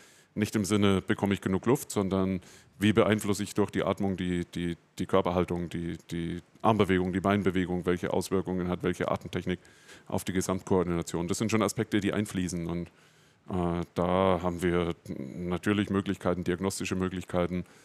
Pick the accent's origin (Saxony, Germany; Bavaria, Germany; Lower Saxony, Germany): Bavaria, Germany; Bubenreuth; Ich bin in Bubenreuth groß geworden.